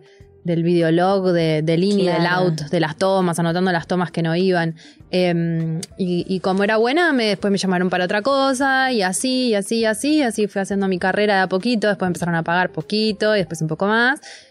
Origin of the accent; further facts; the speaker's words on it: Buenos Aires, Argentina; born there; Yo no soy de allá, nací en Buenos Aires.